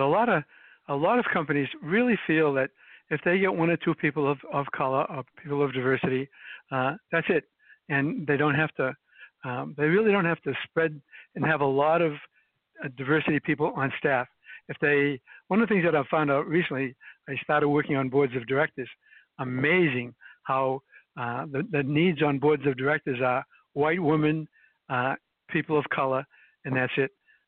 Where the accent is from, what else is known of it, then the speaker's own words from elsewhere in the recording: Medford, Massachusetts, United States; Well, I have a very different background. I'm from Medford, Massachusetts.